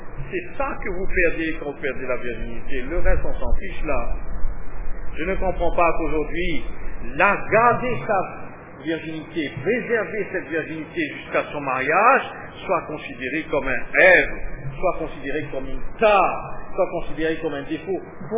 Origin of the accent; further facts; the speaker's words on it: France; Je suis français, moi.